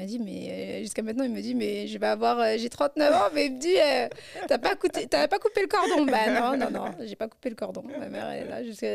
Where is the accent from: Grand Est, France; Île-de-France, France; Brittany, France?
Île-de-France, France; Sarcelles; also born or lived in Gonesse; moi, je suis née à Gonesse. J'ai grandi à Sarcelles